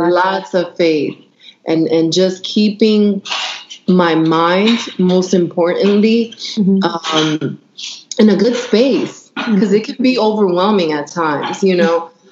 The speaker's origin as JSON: {"language": "English", "country": "Dominican Republic", "said": "You know, I'm from the Dominican Republic. My parents born and raised in the Dominican Republic."}